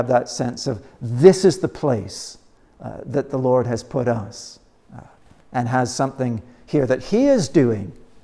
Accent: Canada; I'm not American, as you know, I'm Canadian, and Canadians wouldn't do this.

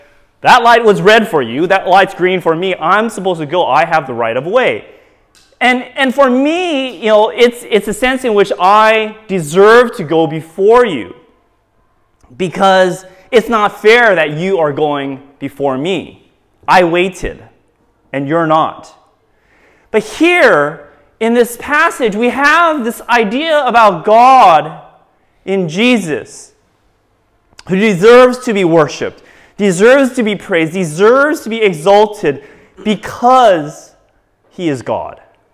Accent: United States; Now, for myself, I'm American, in case you did not know. I'm an American

